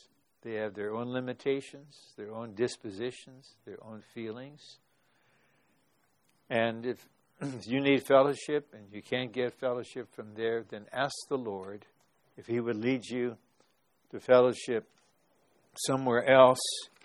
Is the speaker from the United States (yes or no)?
yes; United States; no thought that I'm an American, that I'm a white man, that I'm of Northern European descent, that I'm from a blue-collar family.